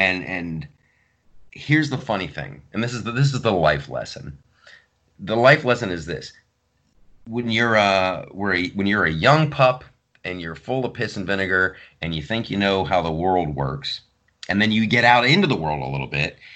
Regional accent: Ohio, United States; accent: Southern Ohio; you'll see a late 90s me with my Southern Ohio accent.

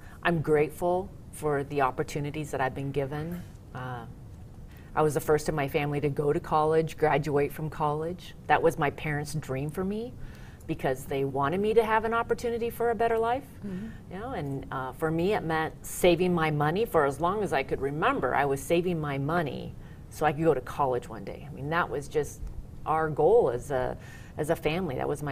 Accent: Kettle Falls, Washington, United States; Yes, well, I have deep roots in Eastern Washington. Both sides of my family came out on the Oregon Trail, and my dad's family has been in agriculture ever since. My family owned an orchard and fruit stand in Kettle Falls

